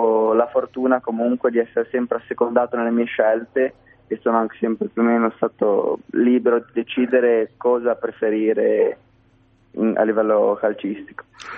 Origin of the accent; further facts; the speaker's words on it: Genoa, Liguria, Italy; Io sono nato a Genova